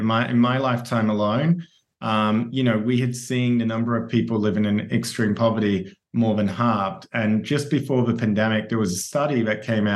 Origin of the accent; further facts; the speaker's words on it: Perth, Western Australia, Australia; an appreciation of the opportunities I had and really the gratitude for those opportunities growing up in Perth.